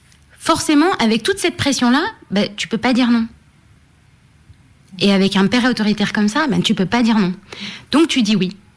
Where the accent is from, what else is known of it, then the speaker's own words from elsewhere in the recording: France; j'ai quand même grandi en France, je suis née en France, donc j'ai quand même vu d'autres choses aussi